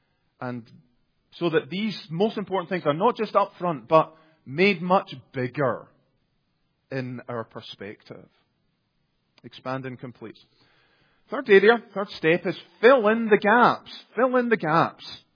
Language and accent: English; Scotland, United Kingdom; I'm Scottish.